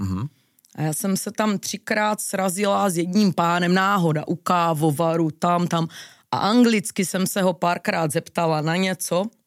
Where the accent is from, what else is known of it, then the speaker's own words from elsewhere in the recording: Olomouc, Olomouc Region, Czechia; Říkám, já jsem ale taky z Olomouce.